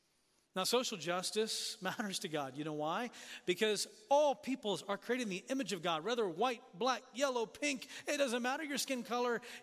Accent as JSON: {"language": "English", "country": "Tanzania", "tie": "born or raised there", "moved": "yes", "said": "I grew up in Tanzania, and I used to love sailing off the coast."}